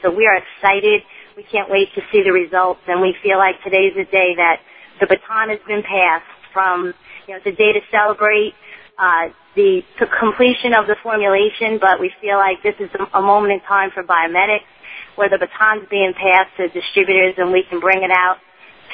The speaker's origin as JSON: {"language": "English", "region": "New York", "country": "United States", "said": "We're from New York. We're here in Orlando vacationing."}